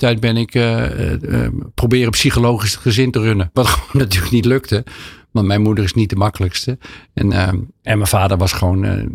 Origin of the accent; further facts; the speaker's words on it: Apeldoorn, Gelderland, Netherlands; In Apeldoorn.